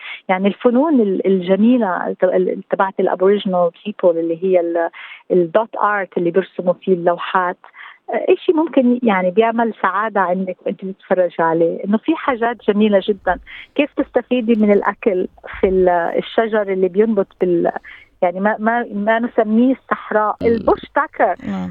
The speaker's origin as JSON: {"language": "Arabic", "country": "Palestine", "moved": "yes", "lives_now": "Australia", "said": "لأني حسيت حالي كفلسطينية فقدت أرضي وفقدت يعني تحت احتلال"}